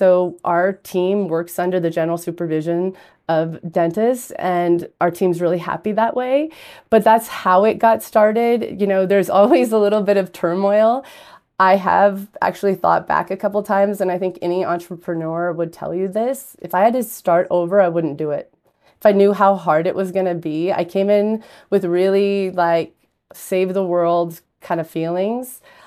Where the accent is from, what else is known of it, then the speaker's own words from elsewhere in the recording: Montana, United States; Montana is a huge state. I actually live 460 miles from my hometown.